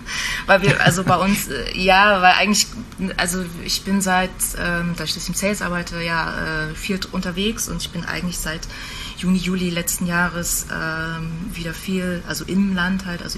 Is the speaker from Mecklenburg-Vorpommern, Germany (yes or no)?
yes; Greifswald, Mecklenburg-Vorpommern, Germany; Ich komme ursprünglich aus Greifswald, an der schönen Ostsee. Und mich hat es für meine Masterarbeit damals nach China verschlagen